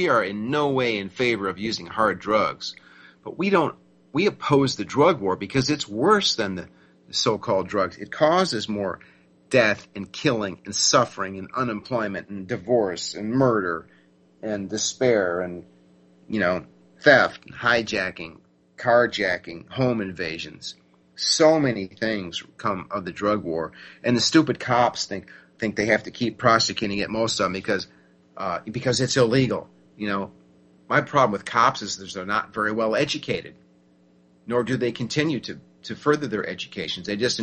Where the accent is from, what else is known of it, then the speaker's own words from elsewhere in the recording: United States; I'm an American. I'm an America firster.